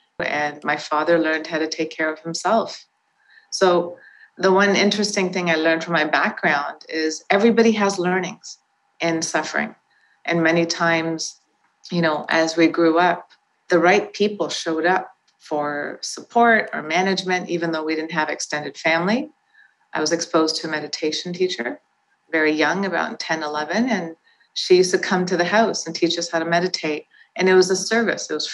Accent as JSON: {"language": "English", "town": "Toronto", "region": "Ontario", "country": "Canada", "tie": "born or raised there", "said": "I'm born and raised in Toronto, Ontario. I'm born to immigrant parents who came here from India."}